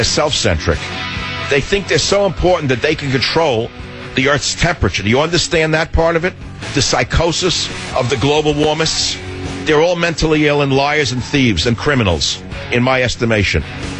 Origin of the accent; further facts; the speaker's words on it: California, United States; This is one thing my home state of California did right, and it worked.